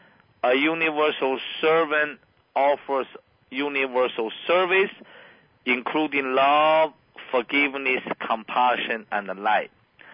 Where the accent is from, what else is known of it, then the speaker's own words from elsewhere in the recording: China; English is a second language; My background, I came from China. When I was at the age 6, I met a Tai Chi master. I went to the park with my parents.